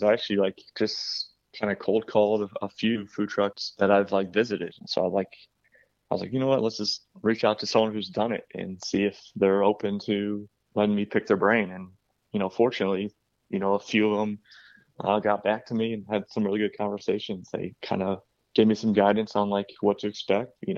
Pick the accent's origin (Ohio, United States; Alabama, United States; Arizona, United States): Ohio, United States; we're originally from the Northeastern Ohio, so we're like, what do we do? Do we move back home?